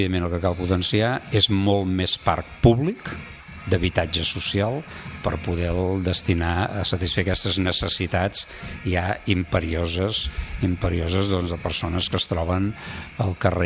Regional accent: Catalonia, Spain; som catalans.

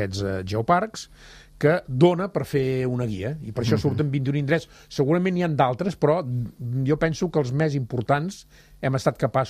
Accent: Catalonia, Spain; nosaltres som del Bages

